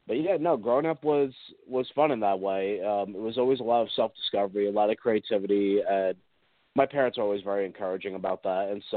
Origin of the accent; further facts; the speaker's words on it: New Jersey, United States; Growing up was a lot of fun. I'm actually from Jersey, and a lot of my interest in film began at that young age.